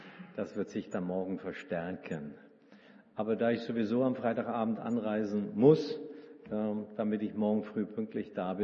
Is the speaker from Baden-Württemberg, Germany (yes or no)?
yes; Karlsruhe, Baden-Württemberg, Germany; born there; Also ich bin ein Süddeutscher, bin in Karlsruhe geboren. Dort sind meine Eltern 1949 hinversetzt worden. Sie waren vorher in Wiesbaden.